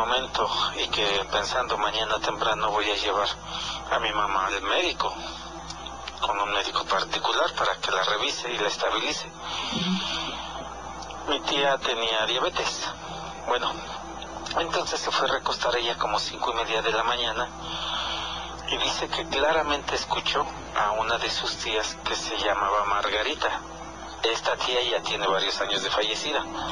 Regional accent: Real del Monte, Hidalgo, Mexico; de Real del Monte.

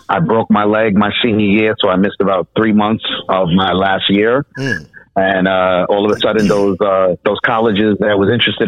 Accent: Brooklyn, New York, United States; also born or lived in Yonkers / Long Island; So I was born in Yonkers, which is in Westchester. You know, it's south of New York City.

